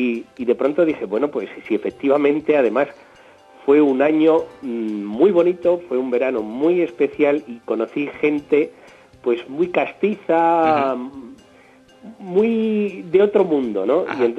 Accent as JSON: {"language": "Spanish", "country": "Switzerland", "tie": "born or raised there", "said": "todas de la zona donde yo me crié en Suiza, que es la zona que linda con Austria y con Alemania, debajo del lago Constanza"}